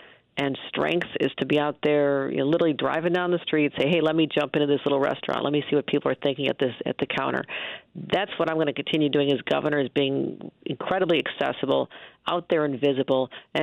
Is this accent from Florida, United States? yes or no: no; Buffalo, New York, United States; I mean, I'm from Buffalo. It takes me 3 hours to get to Cleveland.